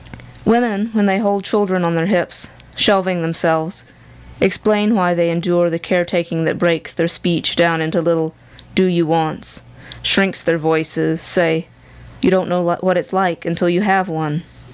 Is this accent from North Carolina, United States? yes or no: yes; Franklin, North Carolina, United States; I'm originally from Franklin